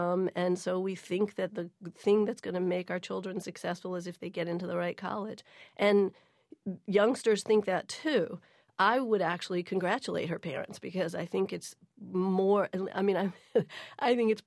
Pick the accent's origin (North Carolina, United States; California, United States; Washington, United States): North Carolina, United States; I come from North Carolina. That's all we talked about, right?